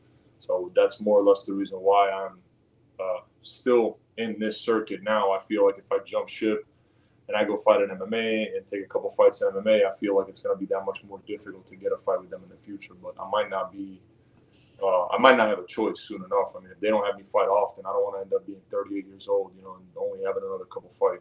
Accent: Italy; That's always been my dream to fight in my home country. Yeah. Florence is pretty close to where I grew up. Florence is like not even 2 hours away from Rome.

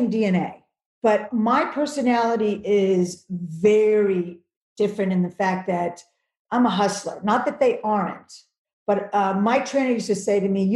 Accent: Malibu, California, United States; We grew up in Malibu and they moved out to the Valley a couple of years ago.

